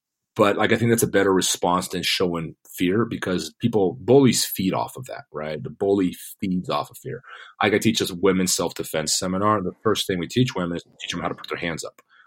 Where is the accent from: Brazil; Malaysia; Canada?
Brazil; English is a second language; now in United States; You know, I grew up in Brazil.